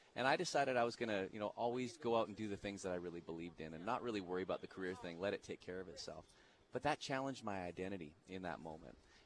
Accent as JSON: {"language": "English", "town": "Calgary", "region": "Alberta", "country": "Canada", "tie": "born or raised there", "also_born_or_lived": "Airdrie", "said": "But I grew up in Calgary and Airdrie playing a lot of street hockey."}